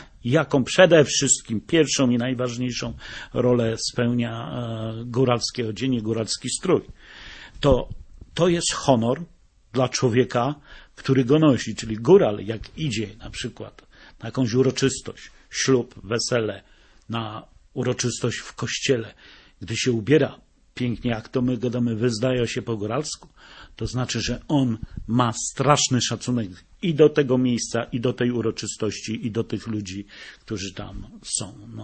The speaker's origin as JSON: {"language": "Polish", "region": "Lesser Poland", "country": "Poland", "said": "jestem góralem babiogórskim, czyli to są w zasadzie gniazdo górali babiogórskich tam, bo to najstarsza wieś na Babiogórszczyźnie, Siedzina z 1563"}